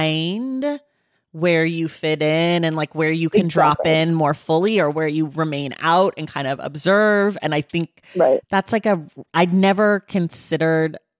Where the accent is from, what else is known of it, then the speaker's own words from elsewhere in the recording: United States; It's different because like I'm black American. So my black family has been here longer than my white family